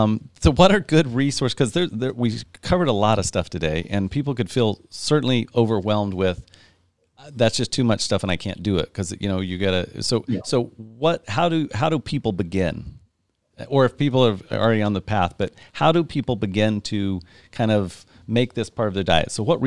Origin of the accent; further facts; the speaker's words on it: Midwest, United States; as I grew up in the Midwest